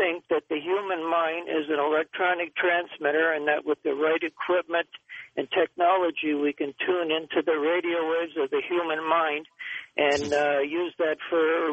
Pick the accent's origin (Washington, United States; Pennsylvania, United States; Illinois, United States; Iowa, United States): Washington, United States; Seattle; I'm from Seattle. I'm listening in on KVI.